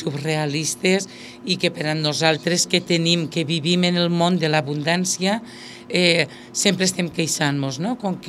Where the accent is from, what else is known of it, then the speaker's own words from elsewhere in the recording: Almassora, Valencian Community, Spain; jo soc d'Almassora, del poble del Costaet